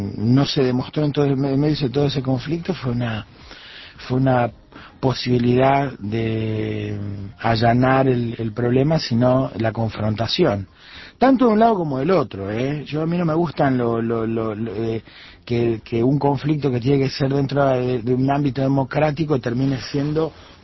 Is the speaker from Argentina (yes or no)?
yes; Argentina; viste que no dejan de pasar cosas raras en mi país, que por eso somos así, por eso somos argentinos, ¿ves?